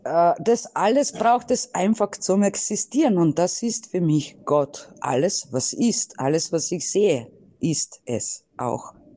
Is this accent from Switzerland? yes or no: no; Slovenia; ich komme aus Slowenien und da war noch Kommunismus, als ich auf der Welt gekommen bin.